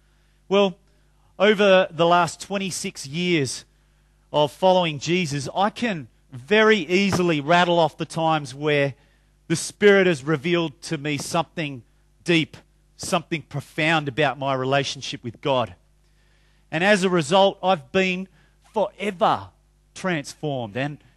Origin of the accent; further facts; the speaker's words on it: Australia; you know, a man's man, you know, I'm an Aussie male.